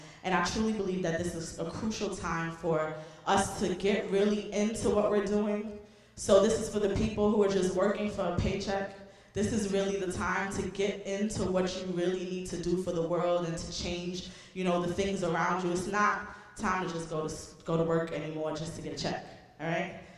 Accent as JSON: {"language": "English", "town": "Brooklyn", "region": "New York", "country": "United States", "said": "I'm from Brooklyn, so I just speak like Brooklyn."}